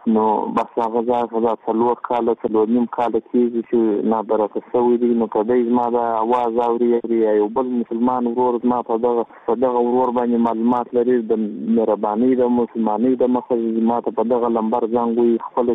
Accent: Kandahar, Afghanistan; د کندهار ولایت څخه یم.

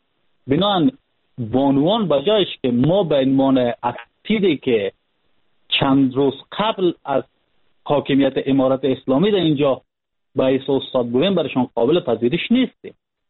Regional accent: Panjshir, Afghanistan; ما خودم از پنجشیر هستم

